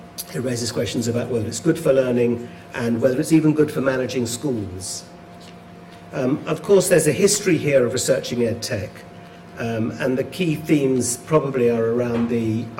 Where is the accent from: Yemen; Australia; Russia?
Australia; accent: Australian; I'm currently based in a university in Australia, as you can tell from my accent